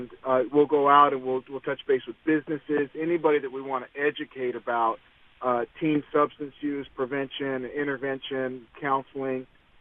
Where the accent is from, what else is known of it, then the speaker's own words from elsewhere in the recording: Union City, California, United States; I grew up in Union City, so the closest team when I was a kid were the two teams, the Raiders and 49ers.